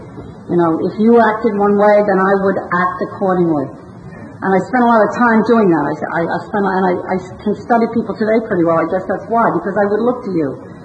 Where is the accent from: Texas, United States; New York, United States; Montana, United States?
New York, United States; Brooklyn; I grew up in Brooklyn. That was the problem to start.